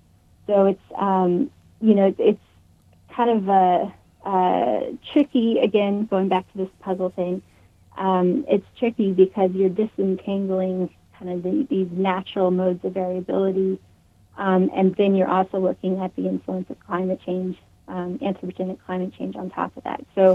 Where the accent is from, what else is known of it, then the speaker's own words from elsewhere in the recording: Texas, United States; Yes, I'm actually from Texas, so...